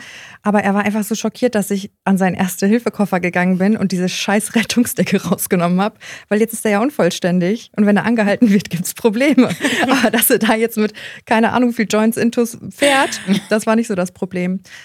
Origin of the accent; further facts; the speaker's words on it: North Rhine-Westphalia, Germany; Und wir kommen ja aus dem Sauerland.